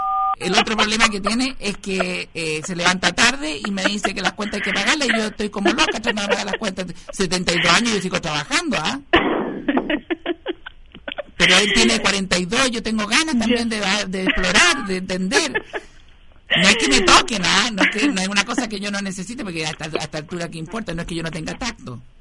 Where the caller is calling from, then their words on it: San Rosendo, Biobío, Chile; De la misma zona de San Rosendo.